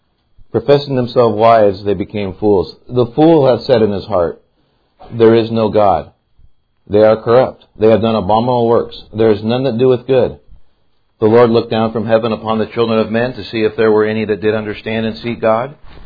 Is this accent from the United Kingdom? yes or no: no; Portland, Oregon, United States; I come from the Portland area, as far north as you can get on I-5, right on the Washington border.